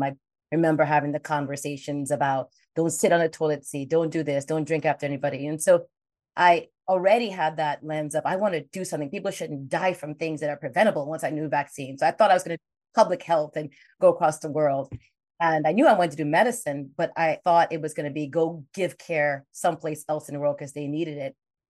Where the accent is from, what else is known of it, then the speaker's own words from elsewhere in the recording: Nigeria; I am first generation as well. My parents are from the Caribbean, Grenada, but I grew up in Nigeria, actually. I come from a lens where growing up in Nigeria, my doctors were Black.